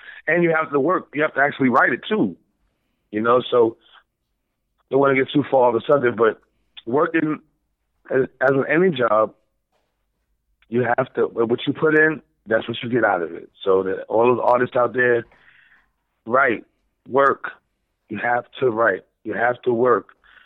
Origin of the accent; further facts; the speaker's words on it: United States; at that time, I'm an American, but I love, you know, the Jamaican culture and the music.